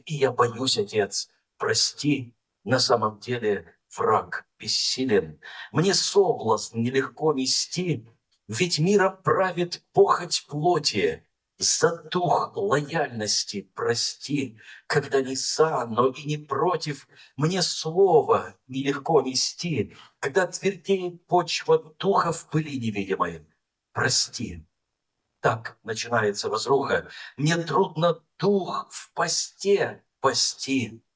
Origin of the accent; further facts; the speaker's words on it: Krasnodar Krai, Russia; Я говорю, да, я из Кубани.